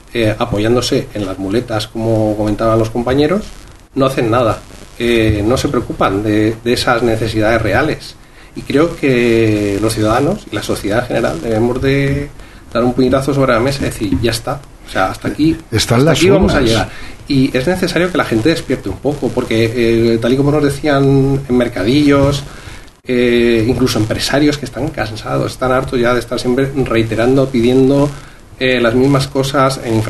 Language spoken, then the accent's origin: Spanish; San Vicente del Raspeig, Valencian Community, Spain; Bueno, yo aunque no soy de Campello, pero soy de San Vicente y conozco un poco la problemática.